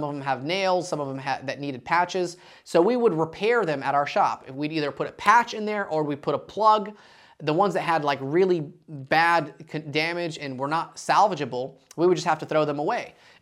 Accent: Dalton, Georgia, United States; I grew up in Dalton, Georgia, and the first car that I ever had was a 1960 Buick Invicta.

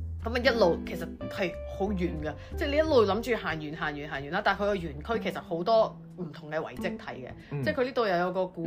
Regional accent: Hong Kong; 咁跟住我哋話香港人啦

